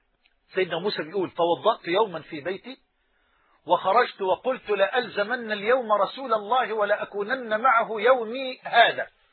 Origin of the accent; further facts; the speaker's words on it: Egypt; accent: Egyptian; بلغتنا أو بلهجتنا في مصر جنينة